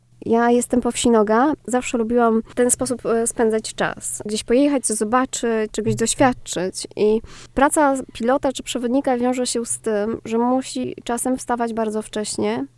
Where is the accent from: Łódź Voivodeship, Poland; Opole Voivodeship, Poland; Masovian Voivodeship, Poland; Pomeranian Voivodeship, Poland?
Masovian Voivodeship, Poland; now in Olsztyn, Poland; bo pochodzę z województwa mazowieckiego i tu przyjechałam na studia. I zostałam